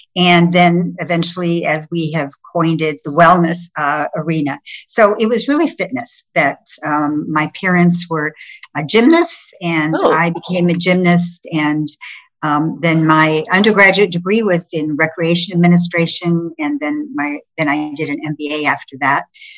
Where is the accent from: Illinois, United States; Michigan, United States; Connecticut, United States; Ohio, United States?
Illinois, United States; Bloomington; moved away as an adult; also born or lived in California / New York; now in Miami, United States; I grew up in Bloomington, Illinois.